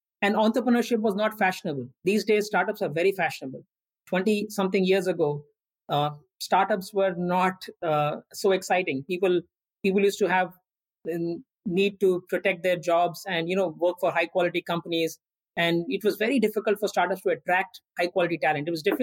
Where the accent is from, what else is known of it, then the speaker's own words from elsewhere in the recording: India; In growing up in India in the 80s and 90s was very different.